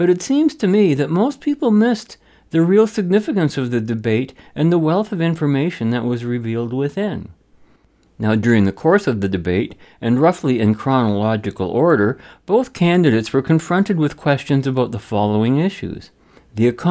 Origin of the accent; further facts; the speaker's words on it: Canada; Now, as a Canadian, I would be remiss to not mentioning that each year